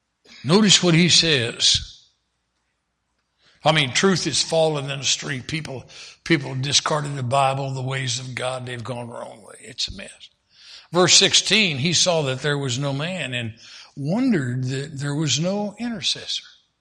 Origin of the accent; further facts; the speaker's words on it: Indiana, United States; I'm from Indiana, I know.